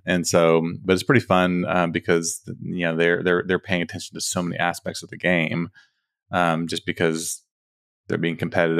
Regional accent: Texas, United States; You know, we're from Texas, from DFW area.

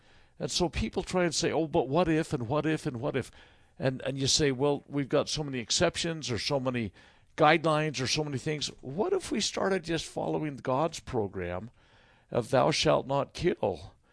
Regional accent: Utah, United States; But I look at we're from Utah.

